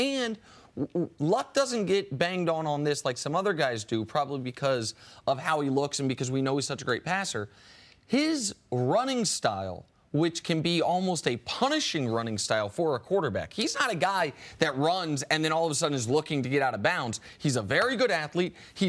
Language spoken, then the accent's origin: English; Kansas City, Missouri, United States; also born or lived in Houston; I mentioned I used to work in Houston, but I'm from Kansas City.